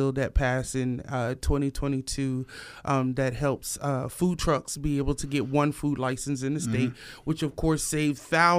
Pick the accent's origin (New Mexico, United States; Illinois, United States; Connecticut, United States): Connecticut, United States; Hartford; born there; I'm actually born out of Hartford, Connecticut. Mm-hmm. Culturally, I'm Jamaican.